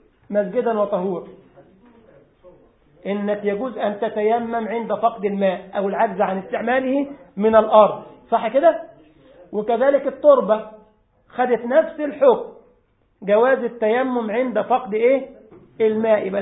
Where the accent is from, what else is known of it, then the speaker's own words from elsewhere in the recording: Egypt; يعني عندنا في مصر الزلطة يعني الحجرة، ولكنها حجرة ملساء كده.